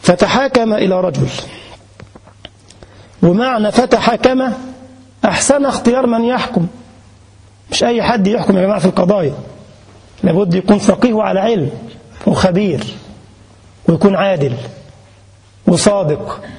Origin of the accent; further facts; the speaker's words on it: Egypt; now in Germany; ما كنت في بلدنا مصر يعني قبل ما اجي ألمانيا